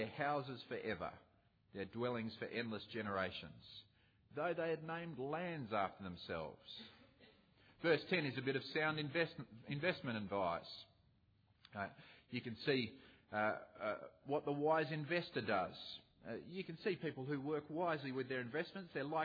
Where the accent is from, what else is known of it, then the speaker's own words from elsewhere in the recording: Mitcham, Victoria, Australia; born there; So I was born in Mitcham, in Melbourne, in Victoria.